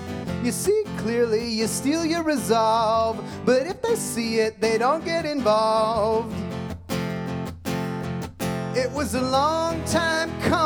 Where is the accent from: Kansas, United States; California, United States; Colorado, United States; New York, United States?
Colorado, United States; Denver; I'm from Denver, Colorado.